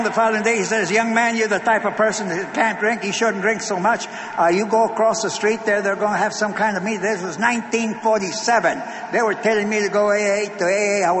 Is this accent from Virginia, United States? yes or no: no; Texas, United States; I'm from Texas. Texas!